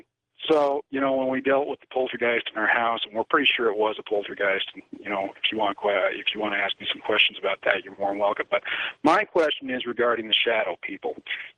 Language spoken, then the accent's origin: English; Wyoming, United States; you know, I'm from Wyoming. You know, I'm an old cowpuncher.